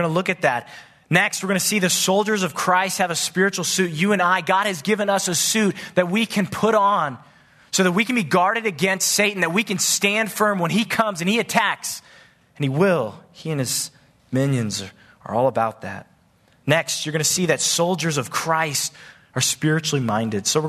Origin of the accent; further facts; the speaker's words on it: San Diego, California, United States; I'm from San Diego, in North County, San Diego.